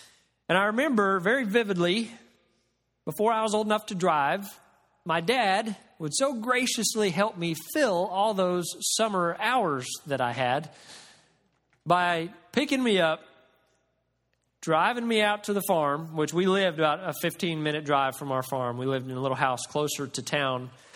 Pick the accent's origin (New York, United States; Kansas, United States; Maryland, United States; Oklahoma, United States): Oklahoma, United States; Last week, Jessica and I were visiting my hometown back in Oklahoma.